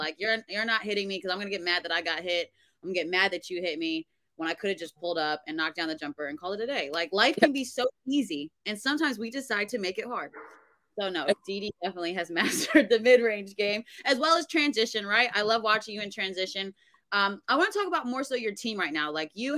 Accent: New Jersey, United States; Like, I'm from Jersey, and so New York Hoopers are different

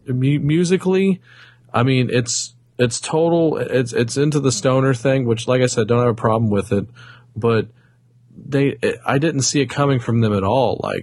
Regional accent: the South, United States; I love me some, you know, I'm from the South. I love me some desert rock.

